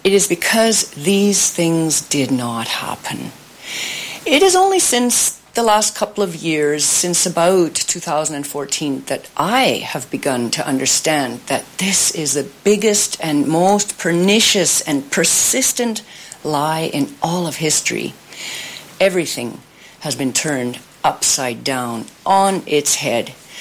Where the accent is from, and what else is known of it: Canada; born or raised there